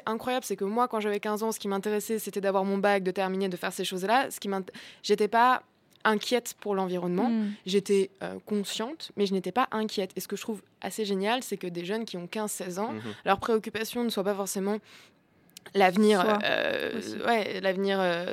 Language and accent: French; France; l'Europe sert à la construction de notre identité en tant que Français.